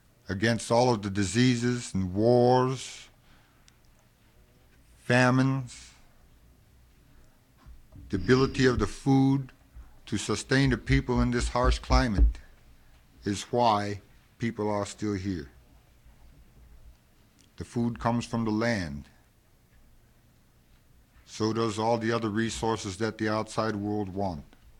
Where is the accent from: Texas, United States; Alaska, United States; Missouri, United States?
Alaska, United States; Tanana; I'm from Tanana.